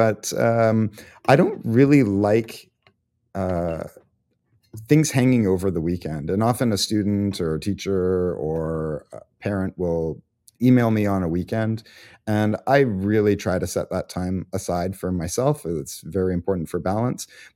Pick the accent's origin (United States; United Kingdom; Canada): Canada; British Columbia; So I grew up on the North Shore and all of the BC mountains, whether that was hiking or skiing or camping or canoeing, whitewater kayaking, all that kind of stuff.